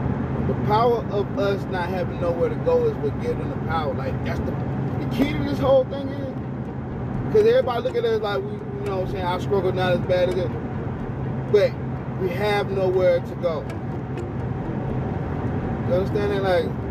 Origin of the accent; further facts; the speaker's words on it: the South, United States; Meaning I'm a Southern kid with an up north daddy with an island of grandmother.